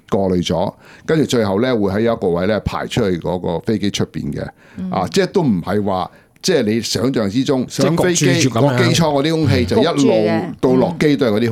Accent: Shanghai, China; 因为我们上海人没有用公筷的。

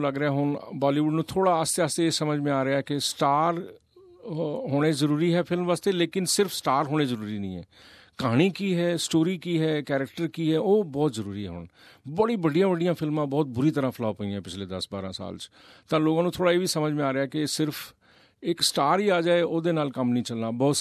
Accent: Delhi, India; born there; ਮੈਂ ਦਿੱਲੀ 'ਚ ਪੈਦਾ ਹੋਇਆ ਸੀ, ਤਾਂ ਦਿੱਲੀ 'ਚ ਤਾਂ ਮੈਂ ਕਹਿੰਦਾ bye default everybody is Punjabi, Punjabi ਬੋਲਣੀ ਤਾਂ ਆਪਣੇ ਆਪ ਹੀ ਆ ਜਾਂਦੀ ਹੈ।

